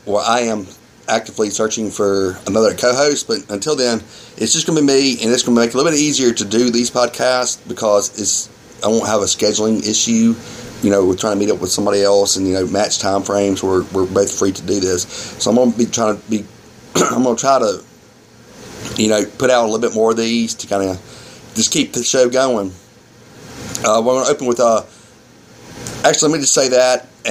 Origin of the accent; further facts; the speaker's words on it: Mississippi, United States; For obvious reasons, I'm from Mississippi